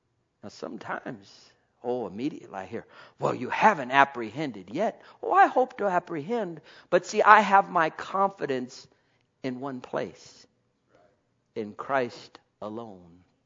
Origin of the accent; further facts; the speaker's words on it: Colorado, United States; I grew up around Coors Brewery.